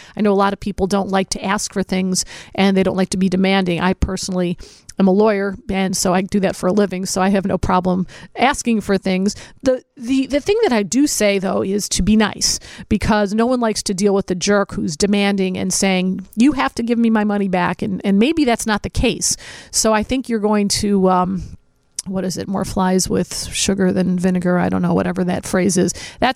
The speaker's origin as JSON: {"language": "English", "town": "Berwyn", "country": "United States", "tie": "born or raised there", "said": "And growing up in Berwyn, you're a legend."}